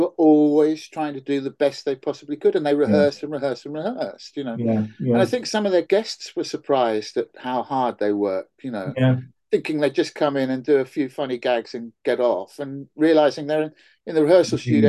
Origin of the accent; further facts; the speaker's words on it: South East England, United Kingdom; I grew up in Oxfordshire.